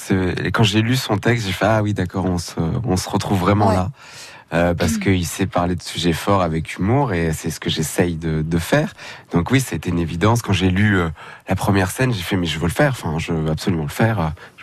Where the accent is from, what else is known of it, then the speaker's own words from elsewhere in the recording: Aix-en-Provence, Provence-Alpes-Côte d'Azur, France; moved away as an adult; now in Paris, France; Je suis parti à 18 ans, moi je suis aixois. Je suis parti à 18 ans d'Aix pour Paris